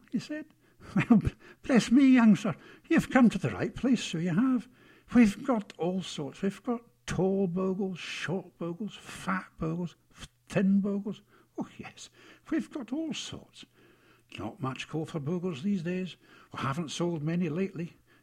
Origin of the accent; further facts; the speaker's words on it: Teviotdhe, Scotland, United Kingdom; Teviotdhe, Argyll.